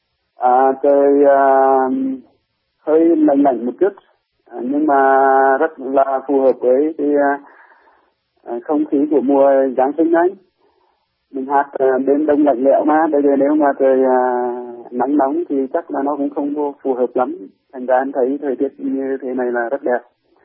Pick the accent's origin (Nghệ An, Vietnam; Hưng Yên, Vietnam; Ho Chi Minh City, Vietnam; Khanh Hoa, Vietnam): Nghệ An, Vietnam; Em là quê em ở Nghệ An và em đang phục vụ một giáo xứ ở Nghệ An.